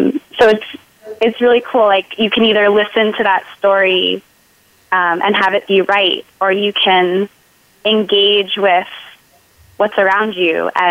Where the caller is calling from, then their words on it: New York, United States; I'm calling from Harlem in New York.